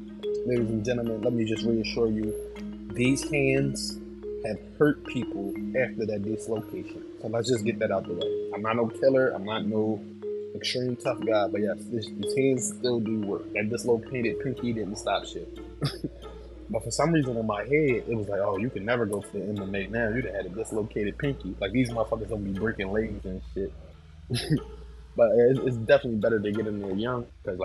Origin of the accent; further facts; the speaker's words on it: East Coast, United States; Now, me personally, I'm from the East Coast, so, you know, we basketball.